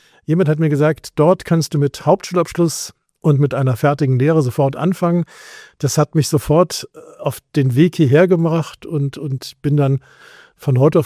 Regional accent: Bonn, North Rhine-Westphalia, Germany; ich bin in Bonn aufgewachsen

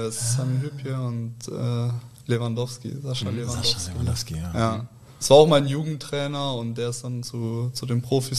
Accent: Cologne, North Rhine-Westphalia, Germany; dass ich aus Köln komme, gebürtig in Köln geboren, da auch groß geworden, aufgewachsen

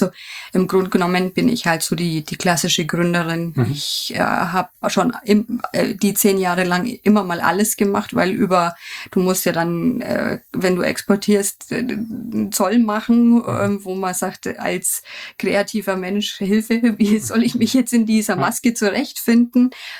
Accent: Bayreuth, Bavaria, Germany; born there; ich darf jetzt als gebürtige Bayreutherin und weiterhin

